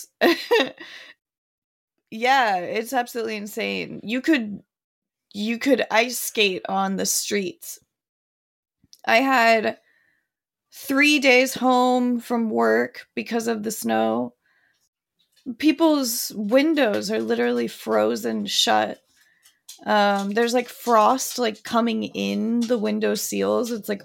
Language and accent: English; California, United States; I don't have any fucking gloves. I'm from California.